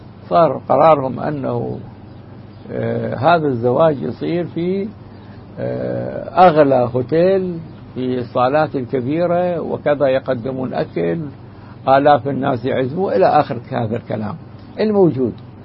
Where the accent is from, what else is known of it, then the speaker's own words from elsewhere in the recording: Iraq; هذا ما يسمى فينا عندنا في العراق بالعمل الشعبي